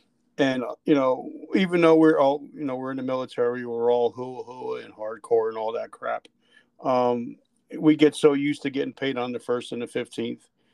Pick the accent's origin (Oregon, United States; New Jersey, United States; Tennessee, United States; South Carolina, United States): New Jersey, United States; I came from Jersey. I was a street kid from Jersey.